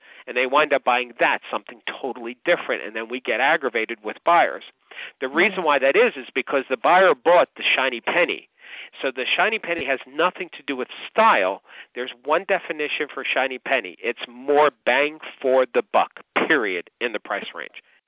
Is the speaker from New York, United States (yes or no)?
yes; New York, United States; even though I'm a New Yorker, I don't know how far that is.